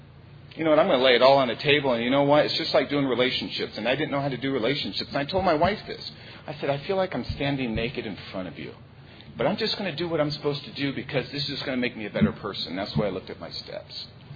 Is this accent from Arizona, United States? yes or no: yes; Glendale, Arizona, United States; I am from Glendale, Arizona